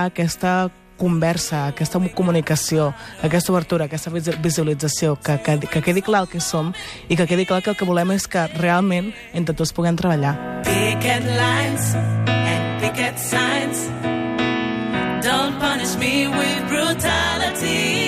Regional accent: Hostalets de Balenyà, Catalonia, Spain; D'Hostalets de Balenyà. Sí. Podem estar així una bona estona.

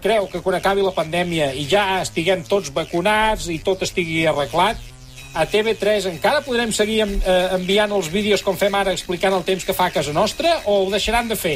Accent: L'Escala, Catalonia, Spain; de l'Escala.

